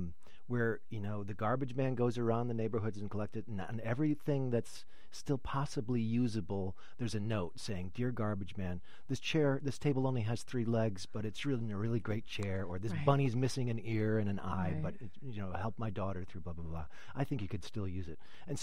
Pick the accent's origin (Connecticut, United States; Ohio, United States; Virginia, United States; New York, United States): Connecticut, United States; Connecticut.